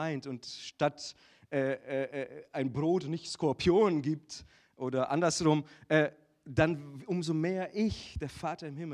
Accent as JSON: {"language": "German", "country": "Brazil", "second_language": "German", "moved": "yes", "lives_now": "Germany", "said": "ich fühle mich auch als Brasilianer, auch wenn ich schon die Hälfte meines Lebens hier bin."}